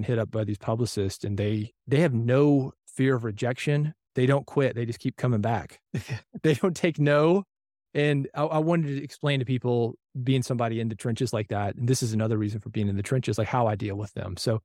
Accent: Nashville, Tennessee, United States; as a kid growing up in Nashville

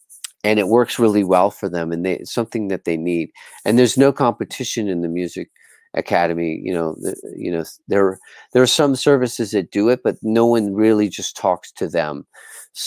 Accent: Bermuda; moved away as an adult; now in Sayulita, Mexico; So, in about 2010, I moved to Sayulita. I'm from Bermuda in the Caribbean, and I moved to Sayulita from Bermuda.

